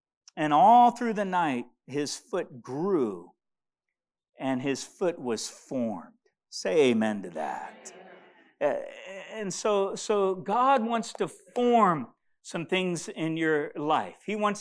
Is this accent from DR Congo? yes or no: yes; DR Congo; And most of you know that I grew up in Africa, in the Congo.